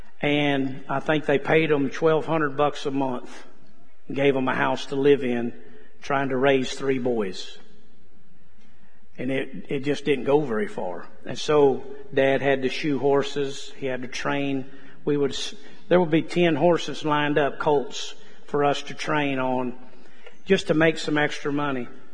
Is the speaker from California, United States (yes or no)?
no; Casa Grande, Arizona, United States; born there; growing up just in a ranching family, most everybody knows Dad worked for the Duke, John Wayne, when I was born in Casa Grande, Arizona. And so all we knew is just cowboy life.